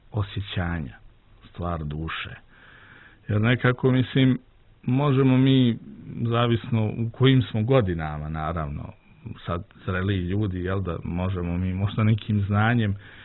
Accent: Sarajevo, Sarajevo Canton, Bosnia & Herzegovina; now in Podgorica, Montenegro; moji prvi ti koraci su bili upravo kao dijete u oltaru u Sabornoj crkvi u Sarajevu.

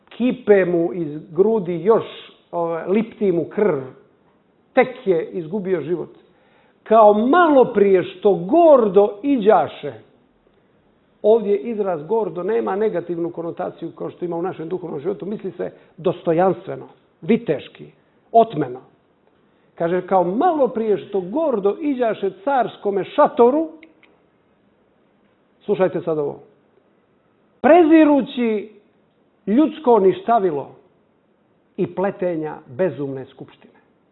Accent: Montenegro; pošto dolazim iz Crne Gore

